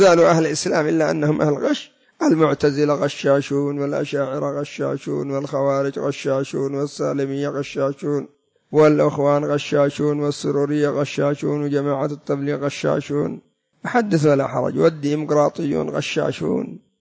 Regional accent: Yemen; وعندنا في اليمن

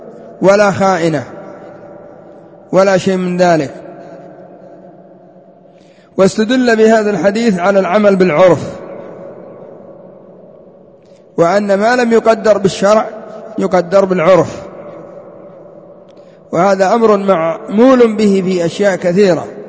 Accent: Yemen; عندنا في اليمن قد يؤخذ منك هذا بدون هذه الطريقة

